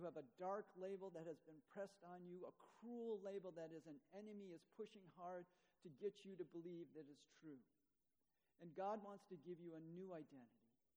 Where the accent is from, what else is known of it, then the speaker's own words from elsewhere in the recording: Chicago, Illinois, United States; I grew up, I was born in Chicago, so I am not a country boy.